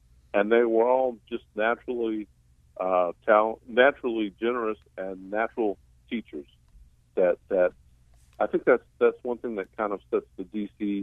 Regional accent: Washington, District of Columbia, United States; I was born in Washington, D.C., which is, you know, pretty much in the Piedmont region.

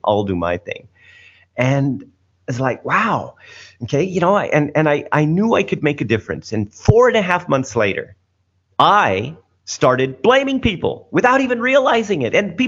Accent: United States; I mean, I grew up in a small town and I wanted to get out. Literally get out. And growing up in the United States was really fun

